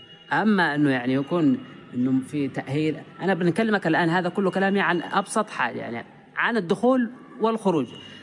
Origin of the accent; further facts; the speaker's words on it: Yemen; ما فيش حاجة اسمها لذوي الإعاقة داخل الحدائق عندنا في اليمن